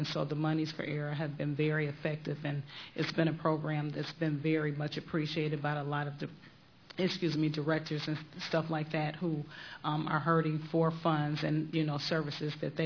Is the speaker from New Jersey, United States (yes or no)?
no; Detroit, Michigan, United States; I'm from Detroit.